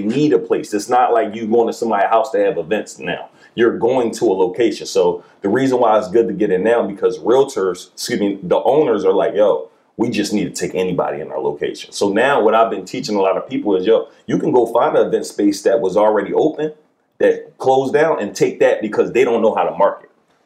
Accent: Philadelphia, Pennsylvania, United States; Like, I'm from West Philly, so we say, we're looking for areas that are kind of close to the hood

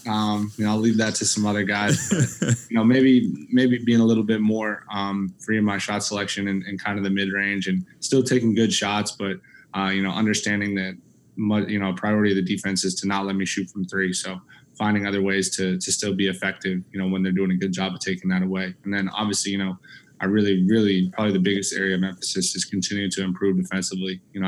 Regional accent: Northeast, United States; Yeah, so I grew up in the Northeast, like we had kind of talked about. So I grew up a Celtics fan.

